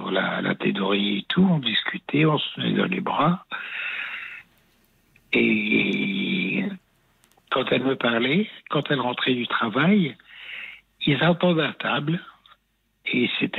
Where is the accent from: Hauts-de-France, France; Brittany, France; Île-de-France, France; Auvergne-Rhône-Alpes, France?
Hauts-de-France, France; Excusez-moi, je suis du Nord.